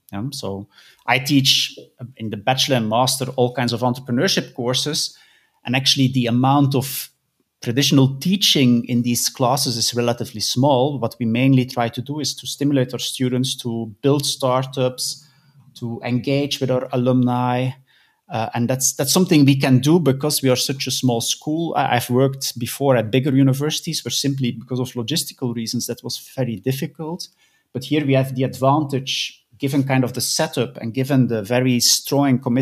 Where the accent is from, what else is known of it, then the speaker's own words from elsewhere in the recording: Flanders, Belgium; I'm originally from Belgium. So I grew up in the Flemish part of Belgium, did my bachelor and master and PhD at the University of Leuven